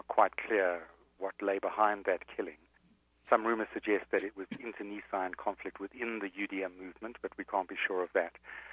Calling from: Johannesburg, Gauteng, South Africa; Yes, I'm speaking from Johannesburg.

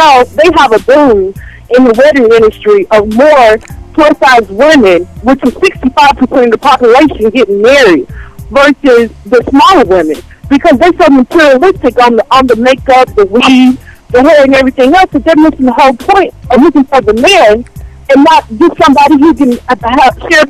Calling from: Nashville, Tennessee, United States; I'm calling from Nashville.

